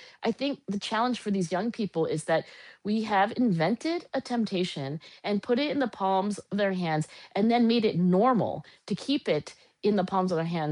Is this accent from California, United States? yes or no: no; Philadelphia, Pennsylvania, United States; born there; By the way, I was born in Philadelphia and living in Philadelphia.